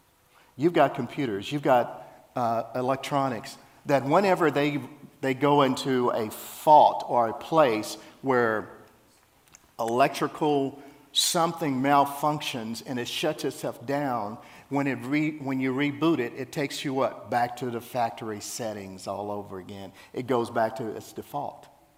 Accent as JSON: {"language": "English", "region": "Louisiana", "country": "United States", "tie": "born or raised there", "said": "Like, I'm an old Southern boy. I grew up in Louisiana. And I saw the civil rights movement as a child."}